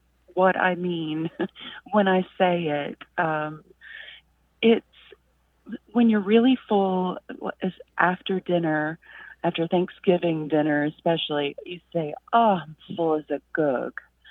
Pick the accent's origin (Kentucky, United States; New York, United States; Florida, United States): Kentucky, United States; Danville; also born or lived in Australia; I'm from Danville, Kentucky. But I lived overseas in Australia for a few years